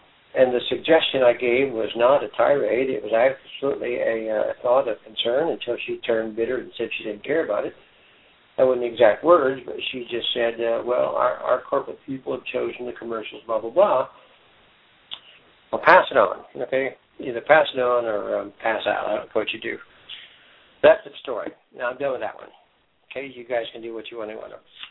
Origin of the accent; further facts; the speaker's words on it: United States; I mean, we know that because we're American.